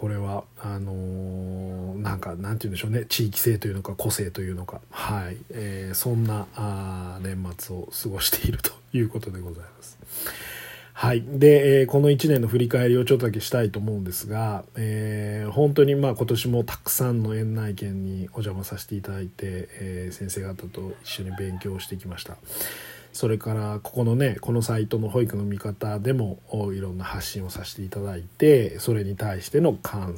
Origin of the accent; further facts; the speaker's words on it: Kanto, Japan; moved away as an adult; now in Kansai, Japan; 僕は関東出身で関西に移りましたので、関東って割とそっけないというか、人間同士の距離感がちょっと遠い感じがするんですね。